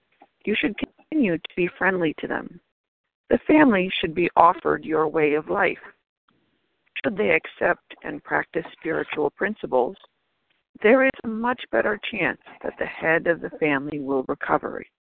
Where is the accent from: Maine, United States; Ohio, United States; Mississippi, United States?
Maine, United States; I am a recovered compulsive eater from Maine.